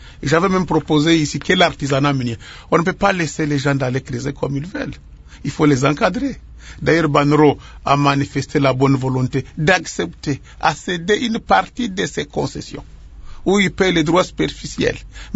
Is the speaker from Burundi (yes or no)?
no; Walungu, South Kivu, DR Congo; moi, je suis d'ici de Kivu. Je suis au territoire de Walungu.